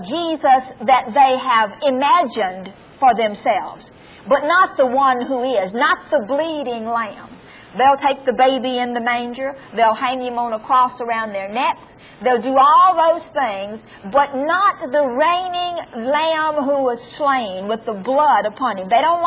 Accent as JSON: {"language": "English", "country": "United States", "said": "and I'm an American, and God knows I'm proud to be, and will defend my country"}